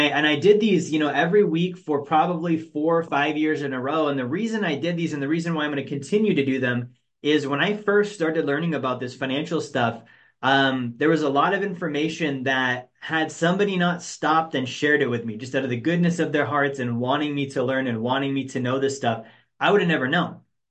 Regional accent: Alaska, United States; I grew up in Alaska. Like, I wasn't this, college graduate with parents who had money and influence and all these things.

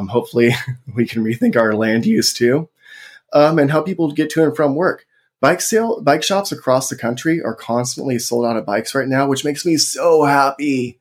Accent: California, United States; I come from the Central Valley of California, country boy from the middle of nowhere.

